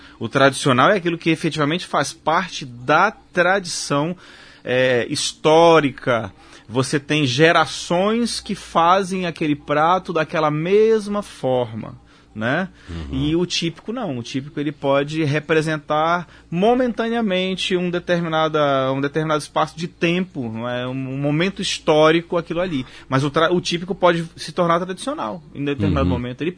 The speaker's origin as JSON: {"language": "Portuguese", "town": "Manaus", "region": "Amazonas", "country": "Brazil", "tie": "born there", "said": "Eu, por exemplo, sou manauara de nascença."}